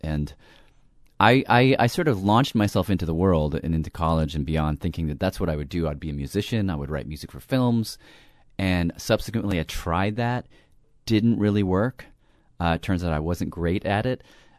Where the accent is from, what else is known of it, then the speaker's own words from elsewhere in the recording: Nashville, Tennessee, United States; I grew up in Nashville for the, let's see, well, you don't care exactly when, but 18 years I lived in Nashville.